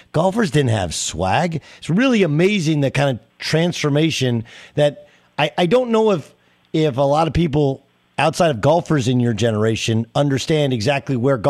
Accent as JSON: {"language": "English", "region": "California", "country": "United States", "tie": "born or raised there", "said": "I grew up in Orange County, and you know, Tiger was, we were same age"}